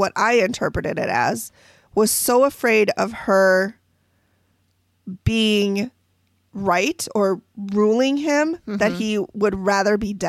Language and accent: English; United States; and I'm American, so I don't know a lot